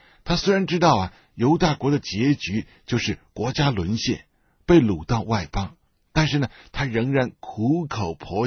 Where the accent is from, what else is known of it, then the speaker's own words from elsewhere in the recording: China; 我们中国人要关心中国，关心我们自己的国家呢，是理所当然的